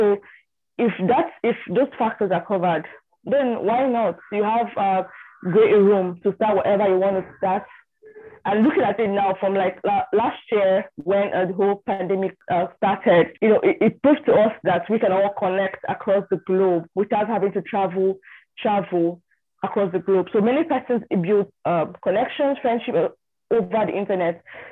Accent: Nigeria; I'm from Nigeria.

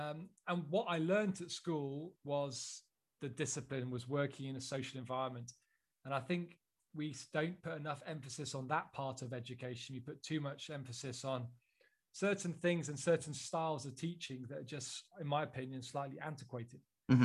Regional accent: United Kingdom; I think being British, I did turn around and say to the father

